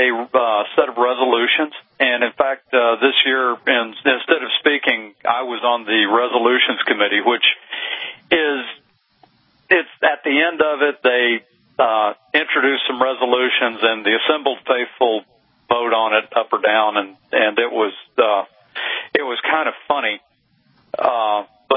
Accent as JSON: {"language": "English", "town": "Phoenix", "region": "Arizona", "country": "United States", "tie": "born or raised there", "said": "It's in my hometown of Phoenix, Arizona. It was about 10 minutes down the road from me."}